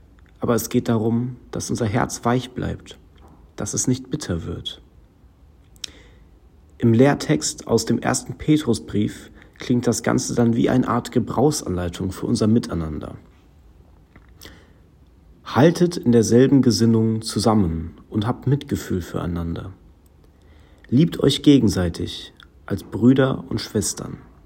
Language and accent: German; Niederauerbach, Rhineland-Palatinate, Germany; Ich komme aus Niederauerbach